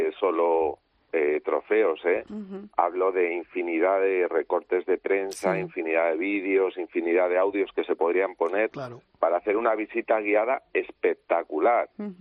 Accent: Cantabria, Spain; ¿Vosotros sabéis como cántabro cómo me siento?

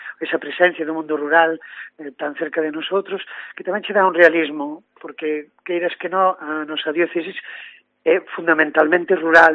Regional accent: Ponte Nova, Galicia, Spain; nosotros, bueno, tamén por cercanía, son da Ponte Nova, entonces, bueno, realmente a zona xa a conocías

